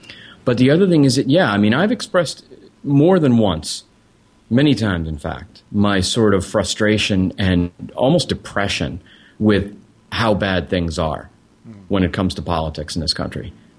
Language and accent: English; United States; I'm an American.